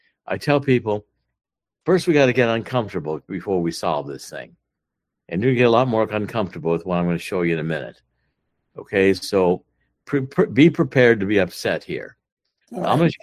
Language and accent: English; Cleveland, Ohio, United States; When I was in Cleveland, I was born and raised in Cleveland. I was born on Ardnall Avenue with Shaw and Hayden by Shaw High School over in East Cleveland.